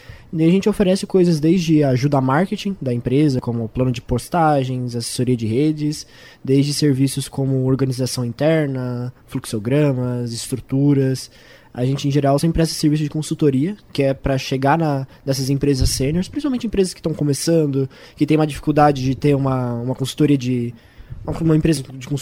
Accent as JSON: {"language": "Portuguese", "town": "Jaú", "region": "São Paulo", "country": "Brazil", "tie": "born or raised there", "said": "eu sou natural de Jaú, São Paulo."}